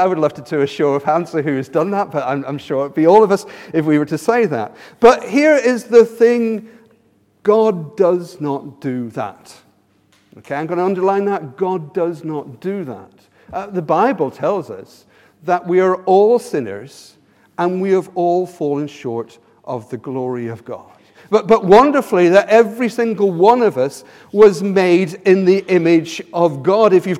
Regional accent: Leeds, Yorkshire and the Humber, United Kingdom; I was born in Leeds, and so I'm kind of a northerner. I know my voice maybe doesn't give that away, but that's where I came from.

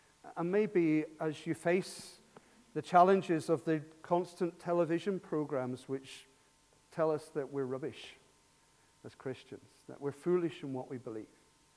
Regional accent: Ireland; I was raised in Catholic Ireland, where constantly you're talked about the separation from God.

